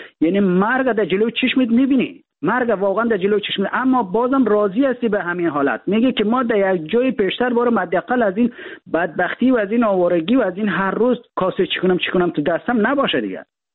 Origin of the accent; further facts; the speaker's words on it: Afghanistan; ما در افغانستان در کشور جنگ زده بزرگ شدیم.